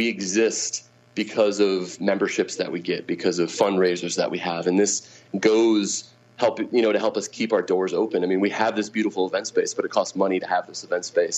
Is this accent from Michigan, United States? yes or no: yes; Grand Rapids, Michigan, United States; I mean, again, I'm from Grand Rapids, born and raised.